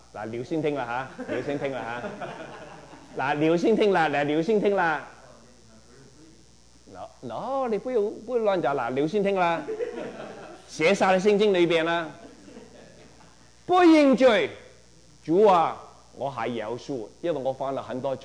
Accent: Guangdong, China; 你讲国语慢慢讲，我是广东人，我听不懂。

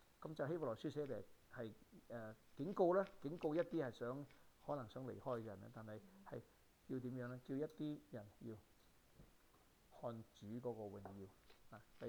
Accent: Guangzhou, Guangdong, China; 即係我哋廣州人成日話呢個人好似成日幾千萬未開頭咁樣啊！

